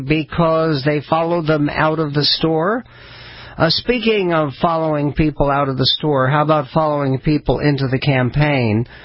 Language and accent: English; Arthur, North Dakota, United States; My hometown, Arthur, North Dakota, is a small farming community where woke was something you did at 5 a.m.